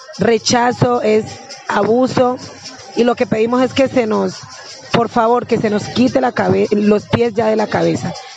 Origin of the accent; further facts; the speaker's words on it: Colombia; exigimos que seamos tratados con las mismas condiciones como colombianos y como hijos de esta patria